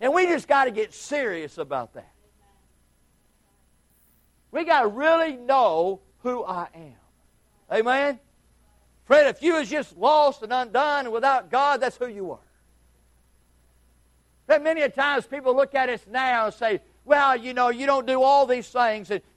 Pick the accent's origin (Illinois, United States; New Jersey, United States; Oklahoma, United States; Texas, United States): Texas, United States; Houston; In my case, I'd have to say that I am just a man. I was brought up in Houston, Texas.